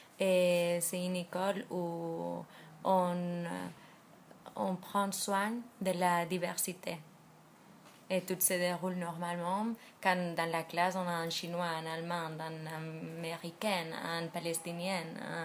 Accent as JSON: {"language": "French", "country": "Spain", "said": "Moi, je suis espagnole et aussi pas juive"}